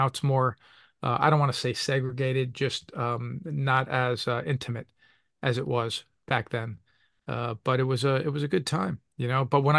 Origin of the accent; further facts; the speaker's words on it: Kearny, New Jersey, United States; growing up in Kearny, New Jersey, everybody knew everybody. And it was a large Scottish population, a large Irish population, and a decent-sized Italian population, but everybody knew everybody.